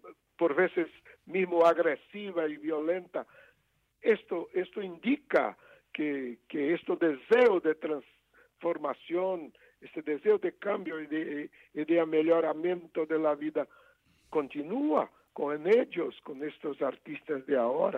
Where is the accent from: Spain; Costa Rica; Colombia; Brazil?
Brazil; Northeast Region; Spanish is a second language; por influencia natural de la presencia en mi tierra, en mi tiempo de niño